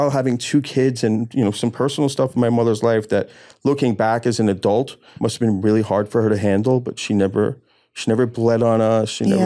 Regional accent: Queens, New York, United States; I grew up in Queens. I have an older brother, you know, a father who had a business and a mother.

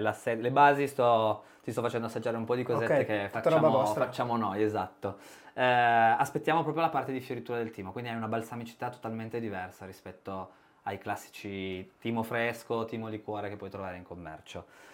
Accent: Piedmont, Italy; poi sono piemontese, quindi con me anche sulla grappa sfondi una porta aperta.

